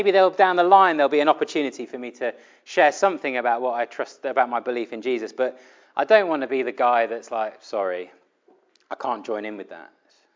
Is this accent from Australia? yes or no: no; United Kingdom; Now, I have to say, as a British person and someone that likes people liking me, that couldn't be more awkward, could it?